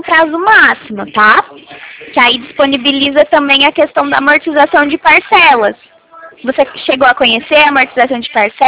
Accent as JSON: {"language": "Portuguese", "town": "Porto Ferreira", "region": "São Paulo", "country": "Brazil", "said": "Eu sou aqui do interior de São Paulo, tá? Porto Ferreira, não sei se você conhece, que é uma cidade de interior."}